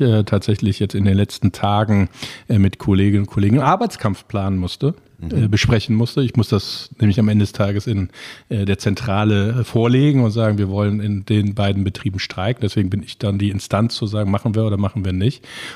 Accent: Cologne, North Rhine-Westphalia, Germany; ich bin ja gebürtiger Kölner

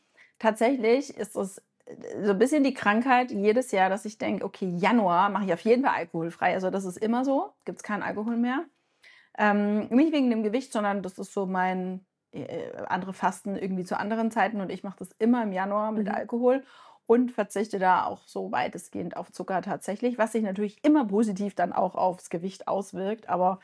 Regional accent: Bavaria, Germany; Ich komme halt aus dem Allgäu und ich hatte als Kind Schnee, der war so hoch, wie ich groß war.

